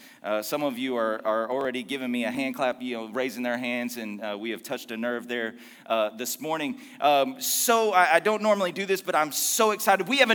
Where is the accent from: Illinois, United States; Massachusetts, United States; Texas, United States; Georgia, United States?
Texas, United States; For me, it's a Texas word. I was born and raised in Texas, and we got Texas words, or at least we claim them, because in Texas, everything is ours.